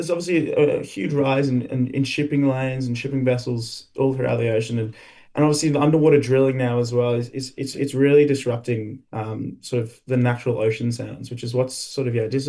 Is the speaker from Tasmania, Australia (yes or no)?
no; Queensland, Australia; Growing up in Queensland near North Stradbroke Island, which is a huge, major male migration highway.